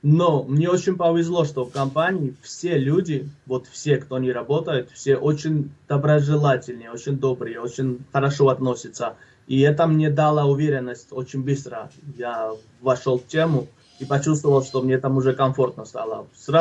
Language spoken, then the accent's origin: Russian; Georgia; now in United States; я вот грузин